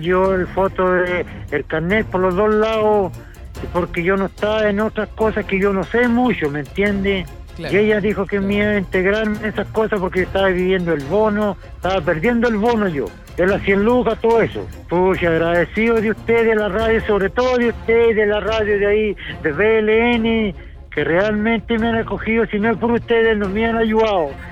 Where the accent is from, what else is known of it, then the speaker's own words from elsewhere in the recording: Chile; soy chileno, pero no ando robando, ni nunca he matado a nadie, necesito ayuda, porque realmente soy pobre, soy un hombre de 60 años